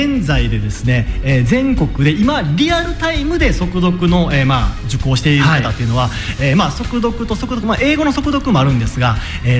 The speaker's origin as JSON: {"language": "Japanese", "region": "Osaka", "country": "Japan", "tie": "born or raised there", "said": "私は改めて大阪生まれの大阪育ちで、"}